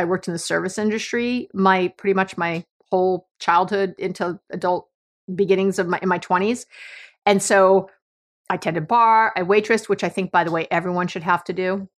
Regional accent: New York, United States; I'm a New Yorker. I don't care about cars at all.

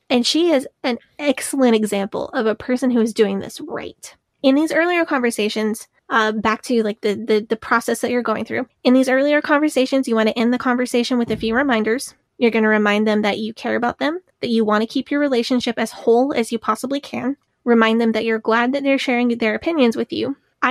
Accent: Southern United States, United States; I'm from the South and from the Baptists. I know about Jeff Foxworthy.

